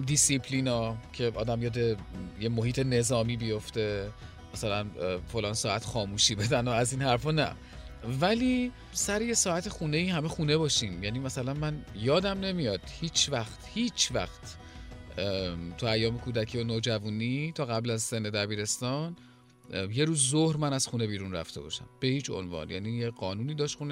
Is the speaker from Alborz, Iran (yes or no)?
yes; Karaj, Alborz, Iran; born there; یزدی هستم، یعنی پدر و مادر من اصالتاً از یزد هستن. مادرم متولد کرج، مثل خودم که متولد کرجم، و توی یه خانواده متوسط جامعه به دنیا اومدم، توی یه محله متوسط،